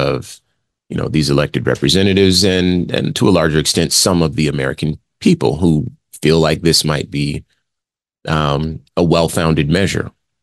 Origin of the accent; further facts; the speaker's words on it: Singapore; No, I'm Singaporean. I'm a citizen of Singapore. I'm the CEO of this company, but I'm from Singapore. That's where I grew up. It's where my country allegiance is